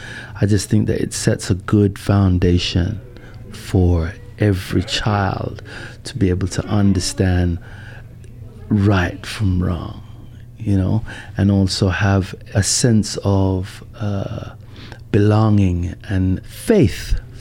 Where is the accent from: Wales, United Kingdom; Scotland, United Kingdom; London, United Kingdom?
London, United Kingdom; Lewisham; Southeast London, yeah.